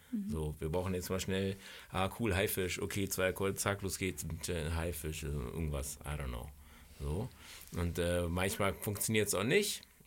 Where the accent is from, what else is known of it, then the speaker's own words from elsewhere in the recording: Berlin, Germany; ich bin Berliner, ich bin mit dem Grips-Theater groß geworden